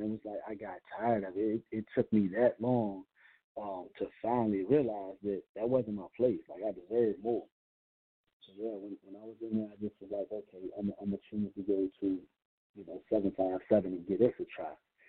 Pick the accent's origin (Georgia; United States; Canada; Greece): United States; Lynchburg, Virginia; I wasn't going back to my hometown, because, you know, that's where I was born and raised. That's where all my troubles have been, is in the one city of Lynchburg.